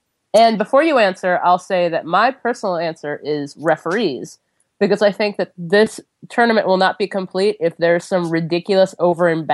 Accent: Cincinnati, Ohio, United States; I grew up in Cincinnati, and when Bob got arrested for his DUI, he got arrested at a gas station very close to my parents' house.

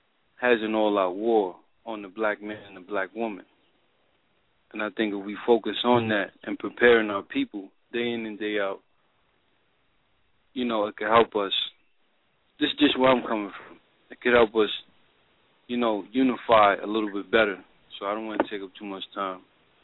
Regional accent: New York, United States; now in Georgia, United States; I'm from New York, but I'm currently residing in Georgia right now.

